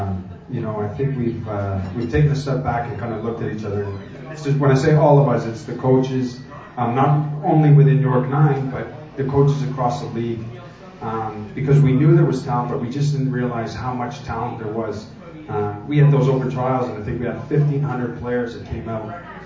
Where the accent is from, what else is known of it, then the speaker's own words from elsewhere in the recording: Newmarket, Ontario, Canada; also born or lived in Woodbridge; I grew up playing in Newmarket and Woodbridge.